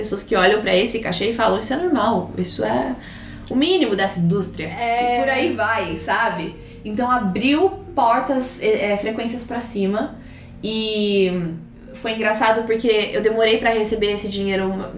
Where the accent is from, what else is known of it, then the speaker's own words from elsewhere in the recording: Brazil; porque a gente é brasileira, então a gente só fala em português uma com a outra